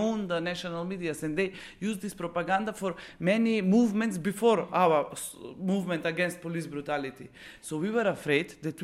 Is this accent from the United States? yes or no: no; Bitola, Pelagonia, North Macedonia; English is a second language; they thought I'm from Skopje, and I'm actually from Bitola.